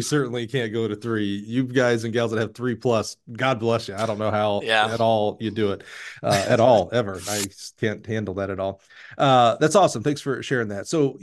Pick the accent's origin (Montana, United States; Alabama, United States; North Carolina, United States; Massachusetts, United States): Alabama, United States; You know, I'm from Alabama, so those things are kind of the same to me.